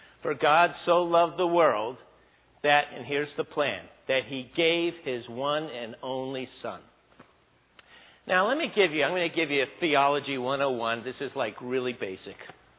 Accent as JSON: {"language": "English", "town": "New York City", "region": "New York", "country": "United States", "tie": "born or raised there", "also_born_or_lived": "New Jersey", "said": "I grew up in New Jersey, New York City."}